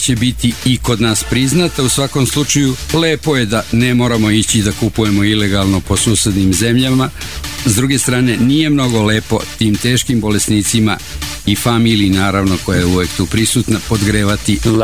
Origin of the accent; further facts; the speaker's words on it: Serbia; Za naše bivše republike i mnoge države traže i vize, ali nas Srbe posebno vole i primaju te kao najvećih prijatelja